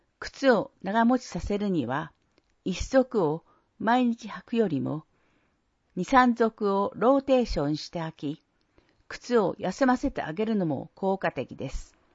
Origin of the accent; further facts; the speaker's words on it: Saitama, Japan; now in Tokyo, Japan; 埼玉の住宅街で生まれ育ち、東京に出た私にはそれが普通でした。